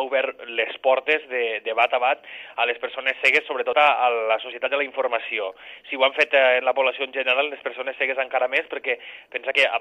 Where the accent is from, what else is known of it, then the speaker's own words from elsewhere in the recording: Alcanar, Catalonia, Spain; Jo sóc natural d'Alcanar i sempre fins als 18 anys vaig viure al poble, no?